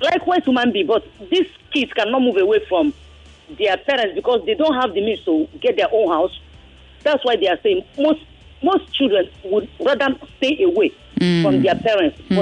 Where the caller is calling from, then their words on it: Makoko, Lagos, Nigeria; I'm calling from Makoko.